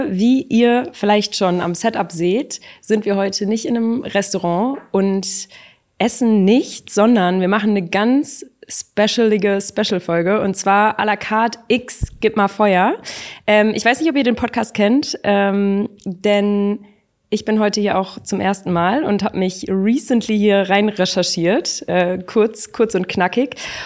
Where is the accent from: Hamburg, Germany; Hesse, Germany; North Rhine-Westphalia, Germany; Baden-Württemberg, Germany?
North Rhine-Westphalia, Germany; Duisburg; Und ich komme ja ursprünglich aus Duisburg.